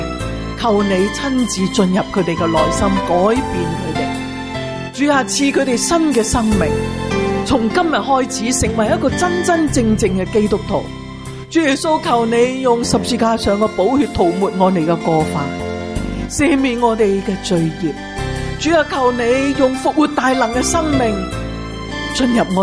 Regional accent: Hong Kong; 系我哋香港人发明嘅

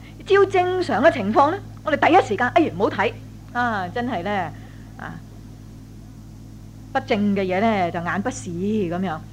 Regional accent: Hong Kong; 我哋香港人大把咁嘅机会

